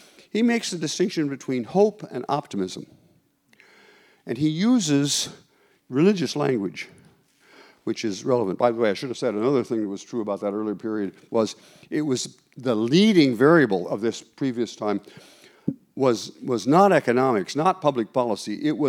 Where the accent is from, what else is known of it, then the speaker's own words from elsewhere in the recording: Midwest, United States; I come from the Midwest, so I can use the term podunk